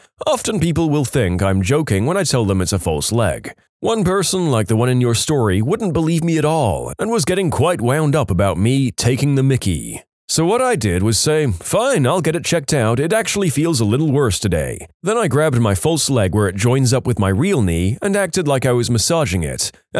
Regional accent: Ohio, United States; I was born in Ohio and lived in the middle of a very Italian neighborhood.

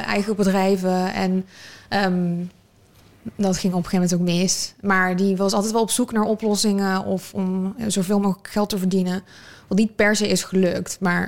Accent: Roosendaal, North Brabant, Netherlands; born there; Ja, ik ben in Roosendaal geboren.

